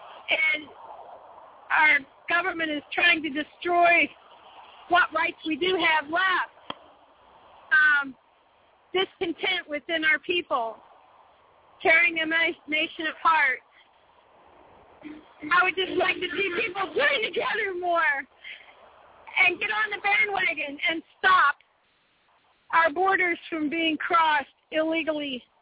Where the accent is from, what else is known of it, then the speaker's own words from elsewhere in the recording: Daytona Beach, Florida, United States; from Daytona Beach.